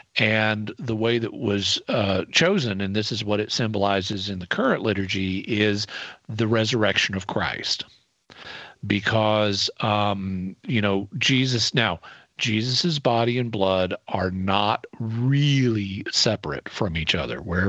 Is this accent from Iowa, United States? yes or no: no; Fayetteville, Arkansas, United States; Now, I am in Fayetteville, Arkansas, my hometown.